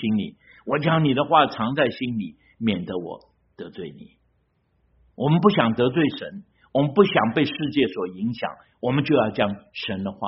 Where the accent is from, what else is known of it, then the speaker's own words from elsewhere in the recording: China; 我们中国人有一句话说什么？三十六计什么？走为上